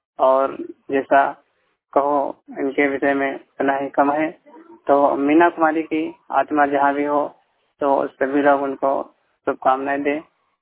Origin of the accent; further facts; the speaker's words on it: Hardoi, Uttar Pradesh, India; मैं उत्तर प्रदेश डिस्ट्रिक्ट हरदोई का रहने वाला हूँ।